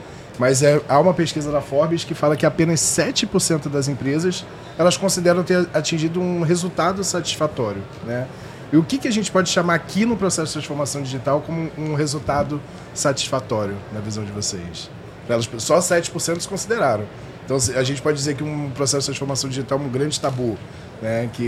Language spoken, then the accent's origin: Portuguese; Rio de Janeiro, Brazil; sou do Rio de Janeiro, a gente está em São Paulo